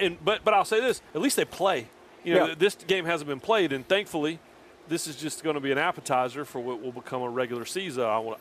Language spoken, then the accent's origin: English; the Carolinas, United States; I growing up in the Carolinas, Texas, Arkansas was the biggest game on television.